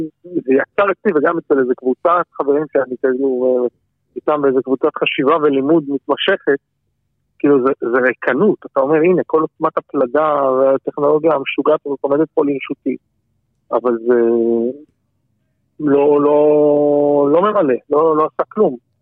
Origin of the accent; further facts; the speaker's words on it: Jerusalem, Jerusalem District, Israel; בירושלים, הרוב שלי עד היום שיאריכו ימים גרים שם